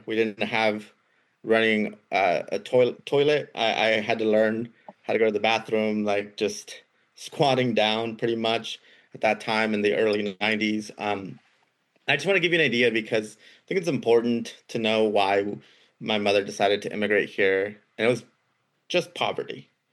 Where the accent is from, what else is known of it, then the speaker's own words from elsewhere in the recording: Morelita, Guerrero, Mexico; moved away; We were in a small town called Morelita, Guerrero. If you ever had vacation in Acapulco, my town is about 5 hours inland.